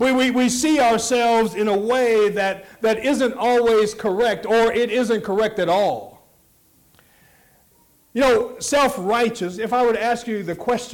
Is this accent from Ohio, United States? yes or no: no; Denver, Colorado, United States; also born or lived in Dallas; I was born in Dallas, but raised in Denver, Colorado. So technically, I am a Yankee preacher.